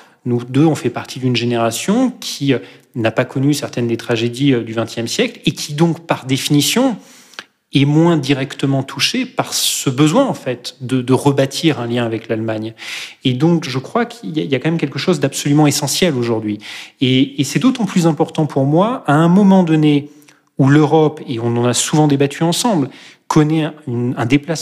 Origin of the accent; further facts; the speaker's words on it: Auvergne-Rhône-Alpes, France; Je me rappelle, quand j'étais petit, en Auvergne